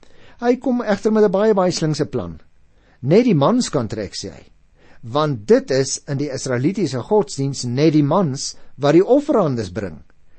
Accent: Paarl, Western Cape, South Africa; ek is 'n Bolander, ek kom daar uit die Parel, maar die eerste gemeente waar ek gedien het was in Kroonstad.

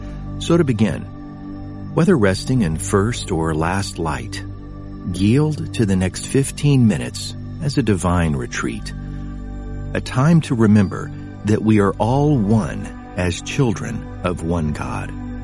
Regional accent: United States; born there; I was born in America

